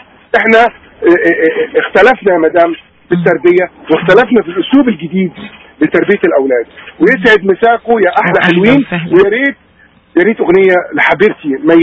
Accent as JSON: {"language": "Arabic", "country": "Egypt", "tie": "born or raised there", "moved": "as an adult", "lives_now": "Canada", "said": "كنت تربيت في مصر على أساس لازم اطلع ضابط ولازم يعملوا قرايبي كلهم والكلام ده كله, بس انا ما حبيتش. انا درست تجارة ولما جيت كندا هنا"}